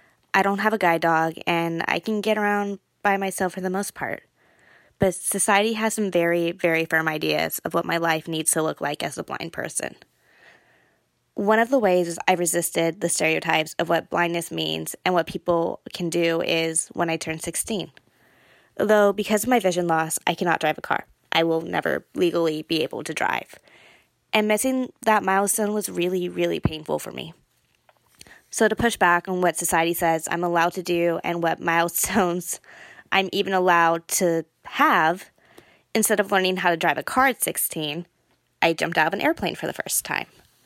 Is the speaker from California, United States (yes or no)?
yes; Cupertino, California, United States; I am from Cupertino, California.